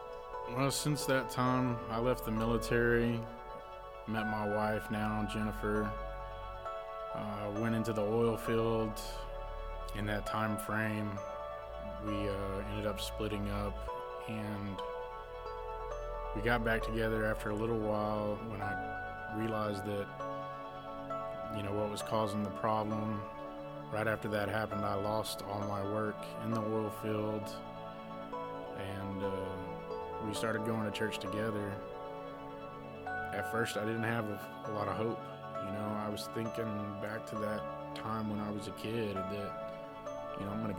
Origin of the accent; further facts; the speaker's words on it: Jones Creek, Texas, United States; I grew up in Jones Creek, small Baptist church.